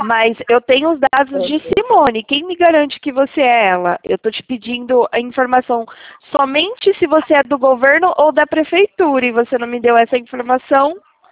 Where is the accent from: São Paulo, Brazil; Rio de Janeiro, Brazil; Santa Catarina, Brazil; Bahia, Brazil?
São Paulo, Brazil; Sorocaba; Sou de Sorocaba.